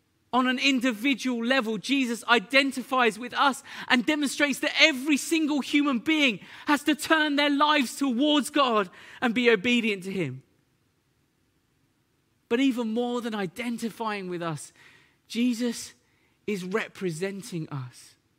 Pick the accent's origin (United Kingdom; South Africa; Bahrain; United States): United Kingdom; East of England; Which I could say I'm from Essex and I know the pain of telling people you're from Essex.